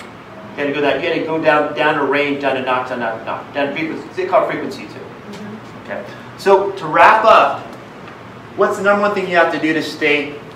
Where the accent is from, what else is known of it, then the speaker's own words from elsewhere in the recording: Philippines; Philippines. Yeah, I'm Filipino.